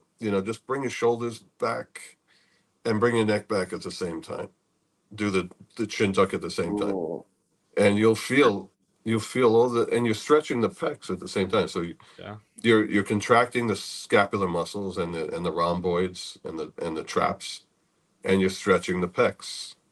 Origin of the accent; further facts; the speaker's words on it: New York, United States; there was a feeling like I've never felt in New York, and I grew up in New York.